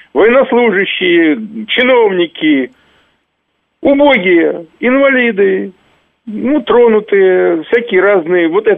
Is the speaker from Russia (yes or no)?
yes; Moscow, Russia; я же коренной москвич